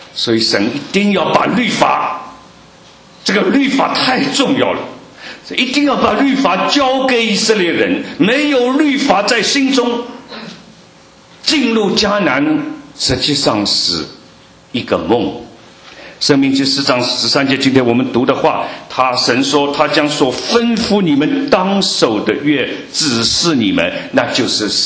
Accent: China; now in United States; 我们来自中国，我们来到美国，我们为什么要来呢？

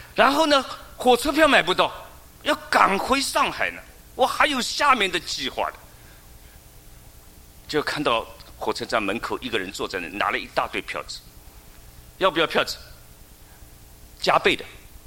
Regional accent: United States; 我们美国人很喜欢讲时间就是金钱

